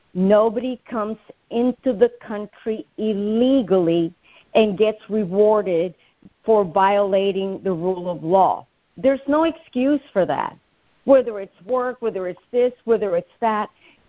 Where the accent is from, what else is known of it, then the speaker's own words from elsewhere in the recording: San Juan, Puerto Rico; born there; I was born in San Juan, Puerto Rico. I'm 68 years of age